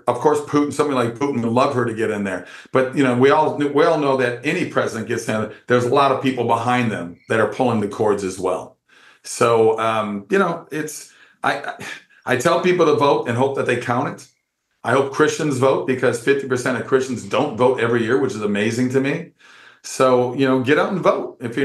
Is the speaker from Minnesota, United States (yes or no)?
yes; Minnesota, United States; born or raised there